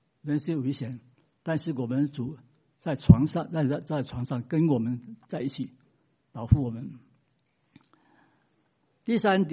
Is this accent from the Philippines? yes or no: yes; Philippines; 我在菲律宾长大